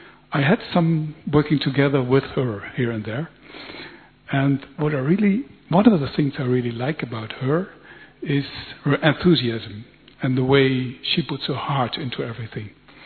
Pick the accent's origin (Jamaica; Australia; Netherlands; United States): Netherlands; I'm from the Netherlands.